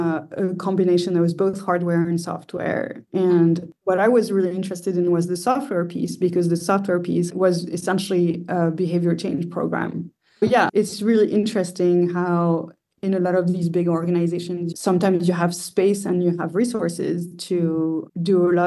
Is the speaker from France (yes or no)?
yes; Versailles, Île-de-France, France; I was born in Versailles, so near Paris, and I grew up near there. So in the west of Paris.